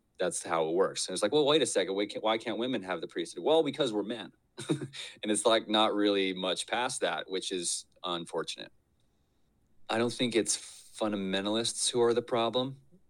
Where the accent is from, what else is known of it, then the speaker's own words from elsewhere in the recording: Pinesdale, Montana, United States; the very vast majority of the men that I interacted with when I was growing up in Pinesdale were men who couldn't get enough of their wives